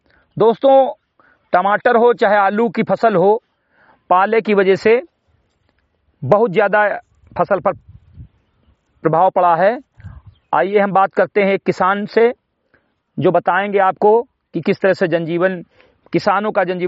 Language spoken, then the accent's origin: Hindi; Uttar Pradesh, India; ग्राम सभा से मेरी कटाई विकासखंड मेनपुरा जनपद बहराइच का मूल निवासी हूं